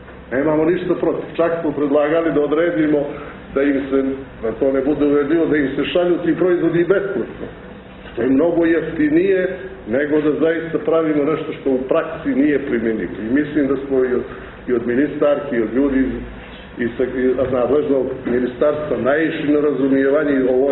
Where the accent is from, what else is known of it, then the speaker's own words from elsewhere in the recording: Montenegro; Postoji jedan štampač kod nas u Crnoj Gori